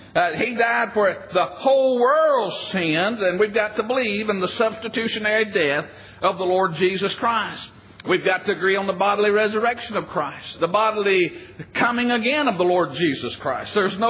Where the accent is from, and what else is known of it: Alabama, United States